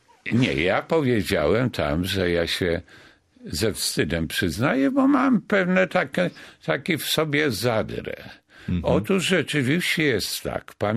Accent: Gdynia, Pomeranian Voivodeship, Poland; also born or lived in Komorowo; wczesne dzieciństwo spędziłem w takim małej wsi pod Ostrowiem Mazowieckim w Komorowie. Natomiast całe lata szkoły średniej, późnej i gimnazjalne, i licealne w Gdyni

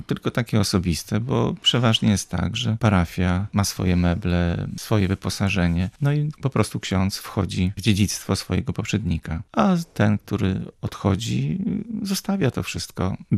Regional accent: Gniew, Pomeranian Voivodeship, Poland; bo ja osobiście pochodzę z Gniewa, z kościoła świętego Mikołaja.

